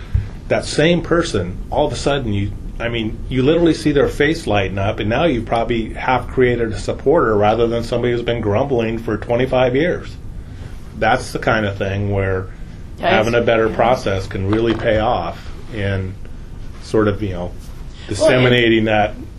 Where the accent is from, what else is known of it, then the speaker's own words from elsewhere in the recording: Eugene, Oregon, United States; I grew up in Eugene